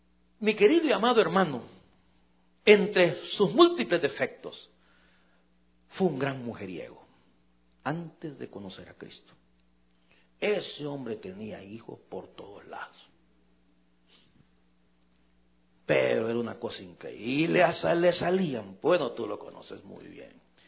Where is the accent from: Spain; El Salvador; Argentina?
El Salvador; en mi país, en El Salvador